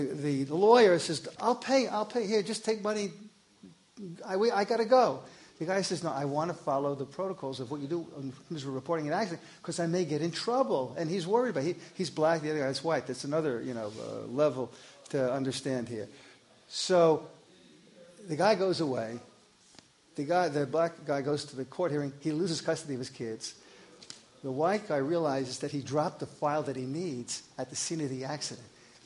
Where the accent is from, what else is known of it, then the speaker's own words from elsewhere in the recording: Mount Vernon, New York, United States; I was living in Mount Vernon, New York at the time. It's my hometown.